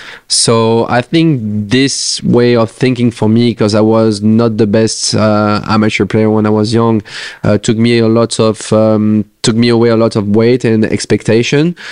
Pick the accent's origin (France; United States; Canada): France; English is a second language; I had not the chance to go back in my hometown and see all those people, or also back on tour and share some moments with the other French players.